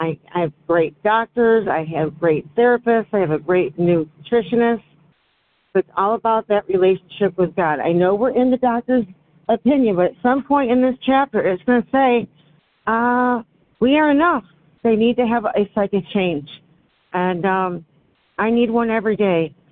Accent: Syracuse, New York, United States; from Syracuse, New York.

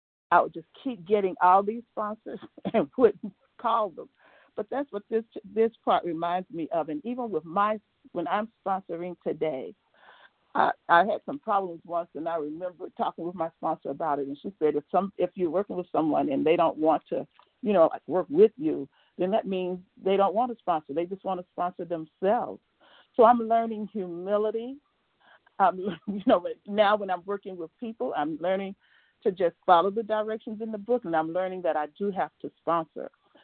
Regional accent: Atlanta, Georgia, United States; I'm from Metro Atlanta, Georgia.

